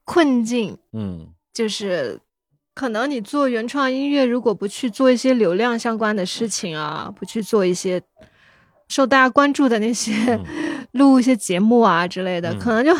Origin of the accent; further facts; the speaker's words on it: Yunnan, China; 啊，我们云南人有一个天性乐观的一个东西